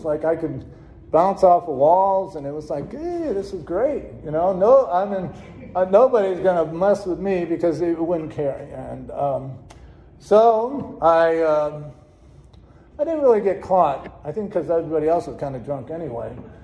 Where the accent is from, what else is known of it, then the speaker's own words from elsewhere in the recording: Chicago, Illinois, United States; born there; Okay, I was born in January 20th, 1956 in Chicago, Illinois. And from kind of a big family of 10, I was the second youngest.